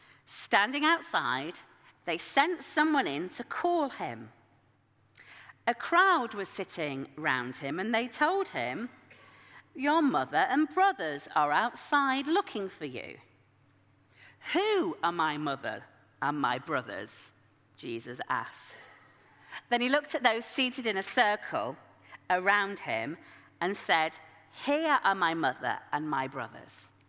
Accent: Yorkshire and the Humber, United Kingdom; I grew up in Yorkshire, the place where God comes from.

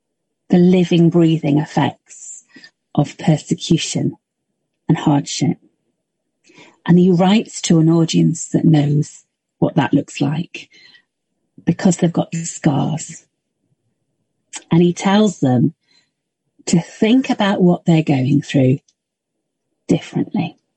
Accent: Yorkshire and the Humber, United Kingdom; I'm a Yorkshire woman. Very important.

